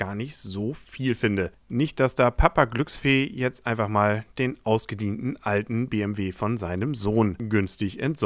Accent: Northern Germany, Germany; Da fühlt man sich als Norddeutscher doch gleich bestätigt, dass einfach die besten Sprecher selbst bei solchen Anrufen aus Norddeutschland kommen.

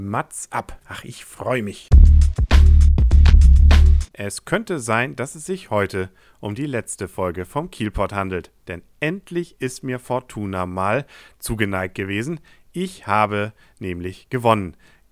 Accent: Northern Germany, Germany; Da fühlt man sich als Norddeutscher doch gleich bestätigt, dass einfach die besten Sprecher selbst bei solchen Anrufen aus Norddeutschland kommen.

